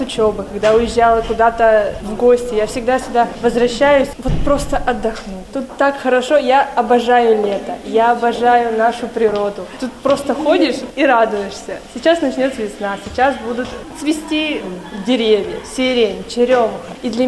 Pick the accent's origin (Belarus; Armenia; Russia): Armenia; Agarak; Я родилась в Агараке, живу уже всю свою жизнь.